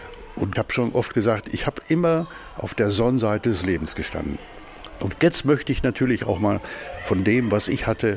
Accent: Bochum, North Rhine-Westphalia, Germany; born there; Ich bin ja ein Kind aus den Kriegsjahren. Wir haben ja nie Spielsachen gehabt, wir kennen das gar nicht. Ich bin ja auch hier in Bochum geboren. Hab dann später studiert in Essen, Diplom-Ingenieur geworden

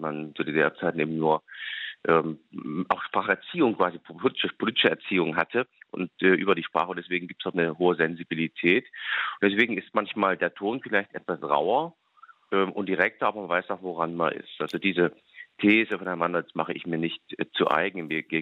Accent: Erfurt, Thuringia, Germany; Ich bin Thüringer, gebürtig aus Erfurt.

